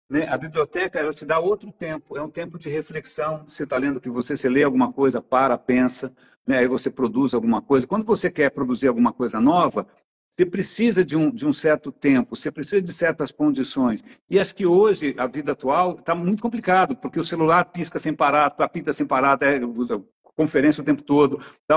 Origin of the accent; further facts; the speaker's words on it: São Paulo, Brazil; born there; eu nasci na Nestor Pestana, no centro de São Paulo, eu sou um cara do centro